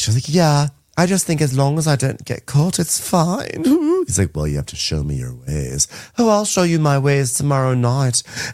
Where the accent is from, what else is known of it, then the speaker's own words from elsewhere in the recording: United Kingdom; Listen, I'm British, but it doesn't mean I'm automatically sophisticated.